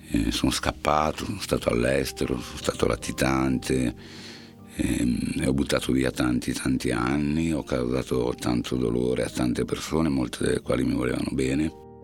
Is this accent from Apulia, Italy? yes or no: no; Liguria, Italy; born there; sono nato nella provincia di Genova.